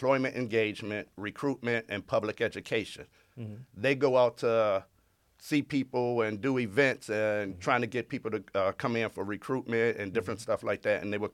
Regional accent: Toledo, Ohio, United States; Yes, I was born and raised here in Toledo.

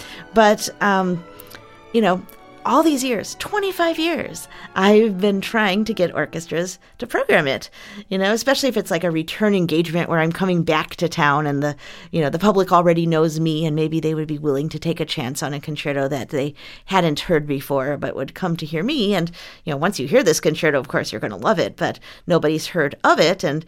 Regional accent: Chicago, Illinois, United States; You know, growing up in Chicago, it's a bit of a bubble.

